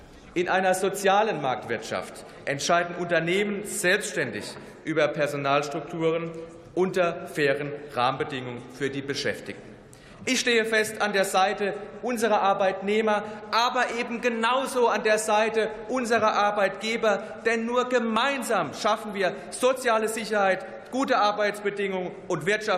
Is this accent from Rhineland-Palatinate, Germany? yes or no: yes; Rhineland-Palatinate, Germany; als Zusteller in meiner Heimat im wunderschönen Dahner Felsenland